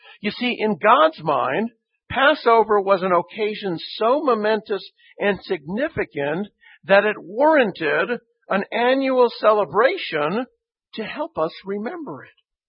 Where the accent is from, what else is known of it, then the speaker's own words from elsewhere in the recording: Quebec, Canada; in my hometown province of Quebec, Canada